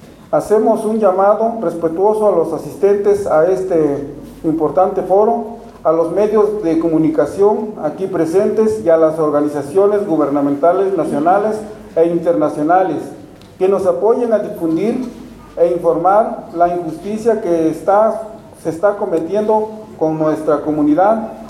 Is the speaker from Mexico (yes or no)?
yes; San Pablo Cuatro Venados, Oaxaca, Mexico; cuando todo y cada uno de nosotros somos originarios de San Pablo, Cuatro Venados.